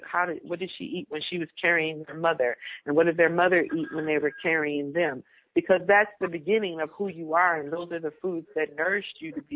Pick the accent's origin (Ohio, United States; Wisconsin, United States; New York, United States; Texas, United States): Wisconsin, United States; Milwaukee; Well, basically, I grew up in the Midwest, and it's a blue-collar kind of situation.